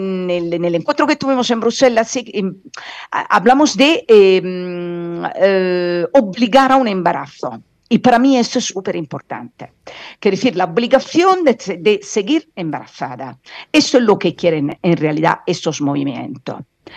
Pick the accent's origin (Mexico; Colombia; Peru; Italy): Italy; Spanish is a second language; now in Spain; Yo soy italiana y vivo en España.